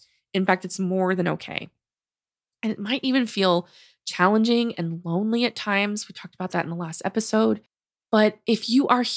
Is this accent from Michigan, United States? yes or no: no; Louisiana, United States; also born or lived in Utah; I was raised in Louisiana. I currently now live in Texas. I studied out in Utah.